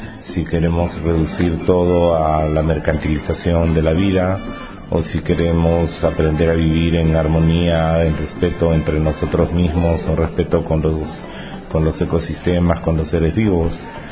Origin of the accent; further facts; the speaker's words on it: Cajamarca, Peru; de los Andes del norte de Perú, en la frontera con el Ecuador. Soy de Cajamarca.